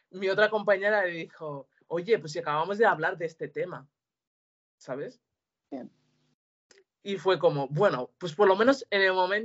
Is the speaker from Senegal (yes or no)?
yes; Senegal; yo soy de Senegal, orígenes senegaleses